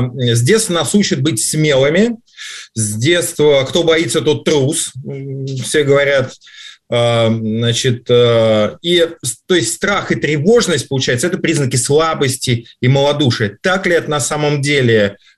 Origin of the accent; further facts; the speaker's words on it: Moscow Oblast, Russia; Я, правда, Московская область, но все-таки считается, что мы из Москвы.